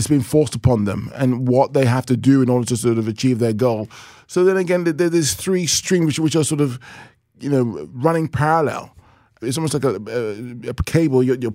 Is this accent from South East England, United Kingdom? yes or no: no; London, United Kingdom; as a 13-year-old black child growing up in London